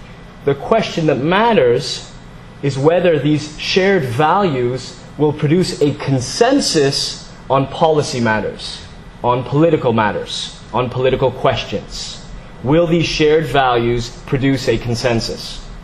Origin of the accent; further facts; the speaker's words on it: Egypt; also born or lived in Canada; I grew up in Egypt and in Canada